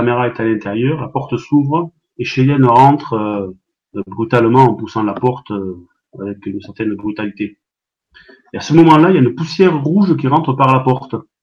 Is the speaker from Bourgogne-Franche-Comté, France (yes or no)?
no; Paris, Île-de-France, France; accent: Parisian; parisien, j'ai mon accent qui ne le trahit pas.